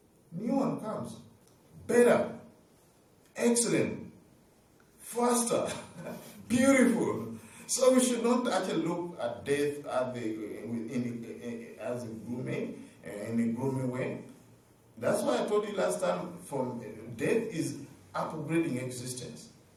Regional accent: Uganda; I tell them I'm a Buddhist monk and I'm from Uganda.

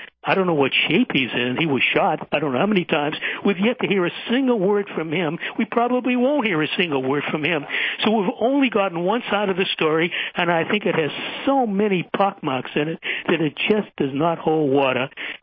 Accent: Boston, Massachusetts, United States; a spot I know well because I grew up in Boston

